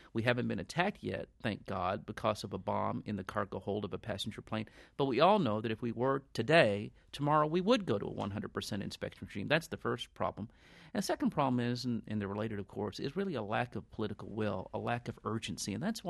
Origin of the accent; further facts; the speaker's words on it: Gulf Coast, United States; particularly in New Orleans and all along the Gulf Coast, and I'm from the Gulf Coast.